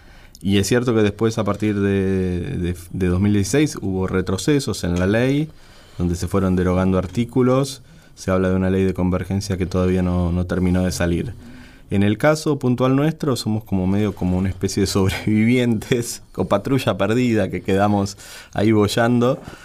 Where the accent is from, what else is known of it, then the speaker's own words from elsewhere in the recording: Ushuaia, Tierra del Fuego, Argentina; es mi ciudad, Ushuaia.